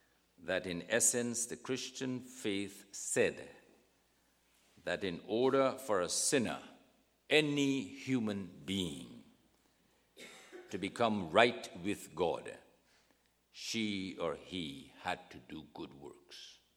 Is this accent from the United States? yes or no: no; Guyana; I grew up in British Guyana, and then became Guyana.